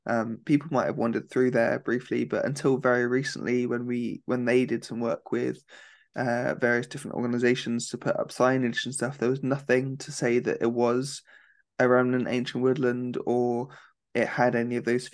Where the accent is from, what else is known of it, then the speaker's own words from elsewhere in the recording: Reading, South East England, United Kingdom; And so I grew up in Reading, which is a really big town.